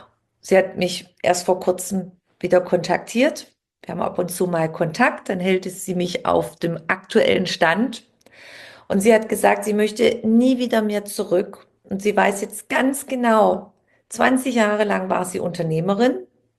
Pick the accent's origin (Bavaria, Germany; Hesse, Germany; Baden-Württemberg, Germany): Baden-Württemberg, Germany